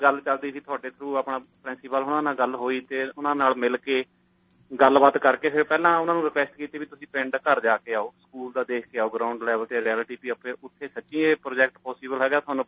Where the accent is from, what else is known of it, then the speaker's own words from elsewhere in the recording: Punjab, India; ਅਤੇ ਸਾਡਾ ਪਿੰਡ ਤਿੰਨ ਪੰਚਾਇਤਾਂ ਜੀ ਸਾਡੇ ਪਿੰਡ ਦੀਆਂ, ਪਹਿਲਾਂ ਹੁਸ਼ਿਆਰਪੁਰ ਜ਼ਿਲ੍ਹਾ ਹੁੰਦਾ ਸੀ ਤੇ ਹੁਣ ਨਵਾਂ ਸ਼ਹਿਰ ਬਣਿਆ ਹੋਇਆ ਉਦੋਂ ਦਾ, ਇਹ ਸੈਕਿੰਡ ਬਿਗੈਸਟ ਪਿੰਡ ਹੈ ਜੀ ਸਾਡਾ ਨਵਾਂ ਸ਼ਹਿਰ ਦੇ ਵਿੱਚ